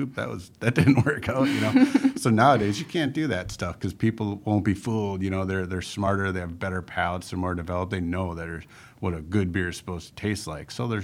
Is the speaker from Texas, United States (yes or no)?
no; Milwaukee, Wisconsin, United States; I grew up in Milwaukee, so that's a beer town.